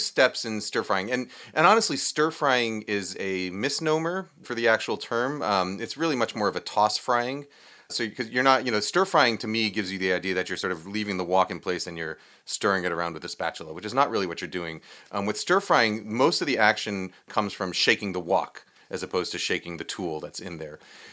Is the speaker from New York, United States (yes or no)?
yes; New York, United States; born or raised there